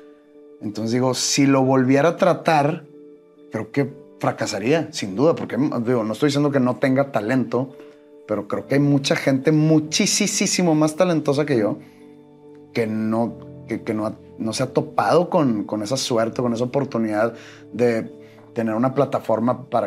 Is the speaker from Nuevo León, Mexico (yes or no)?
yes; Monterrey, Nuevo León, Mexico; Soy de aquí de Monterrey. Nací en la maternidad Conchita.